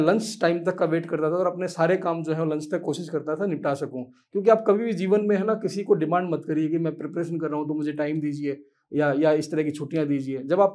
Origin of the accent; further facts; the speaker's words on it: Kahnaur, Haryana, India; रोहतक के पास एक गाँव है कहनौर, मैं कहनौर का रहने वाला हूँ।